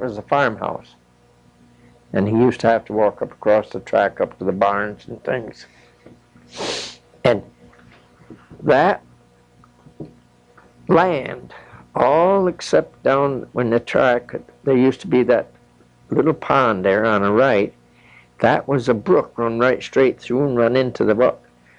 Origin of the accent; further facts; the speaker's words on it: Salisbury, United States; And I was born in Torrington. Didn't live there but a few months, and they moved right back up here in Salisbury.